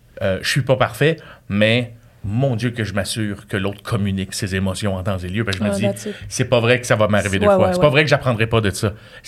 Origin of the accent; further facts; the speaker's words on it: Repentigny, Quebec, Canada; Repentigny.